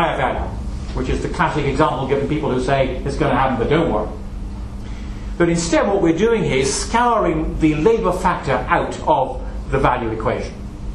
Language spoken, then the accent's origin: English; United Kingdom; now in United States; it's very nice to be back here in the UK, and I hope you can't tell from my accent that I have lived now for nearly 24 years in the US. I think I tend to speak like a Brit but think like an American